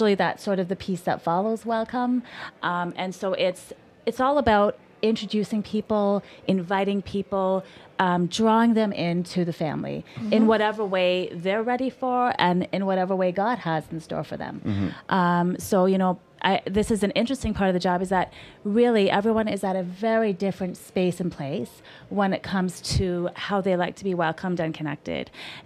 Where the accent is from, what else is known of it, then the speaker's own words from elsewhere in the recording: South Africa; I grew up in South Africa. At that time, apartheid was still the regime.